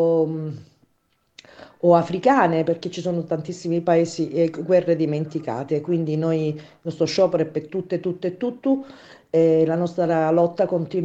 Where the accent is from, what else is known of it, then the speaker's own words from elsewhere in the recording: Catania, Sicily, Italy; also born or lived in Milan; E il mio attivismo mi ha portato da catanese a vivere comunque una stagione milanese